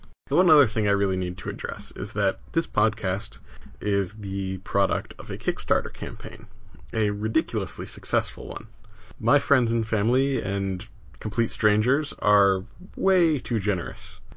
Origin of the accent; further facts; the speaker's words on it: New Jersey, United States; now in Rhode Island, United States; I grew up in New Jersey, and I'm not sad I left. Rhode Island is great, and has pizza that is almost as good as New Jersey's.